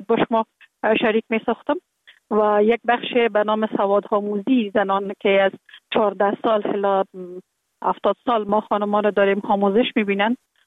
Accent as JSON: {"language": "Persian", "region": "Kabul", "country": "Afghanistan", "tie": "born there", "said": "در کابل زندگی میکنم. در کابل متولد شدیم در سال 1363 در یک خانه واده روشن فکر، خانواده که از جمله خانواده های اهل معارف کشور بودن متولد شدیم"}